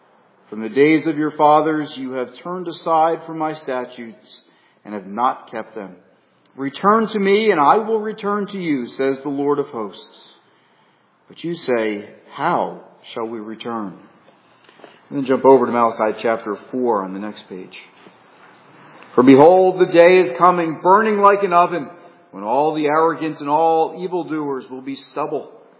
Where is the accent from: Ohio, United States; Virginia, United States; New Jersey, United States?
New Jersey, United States; here in New Jersey. This is my home state, so it's good to be back home among you.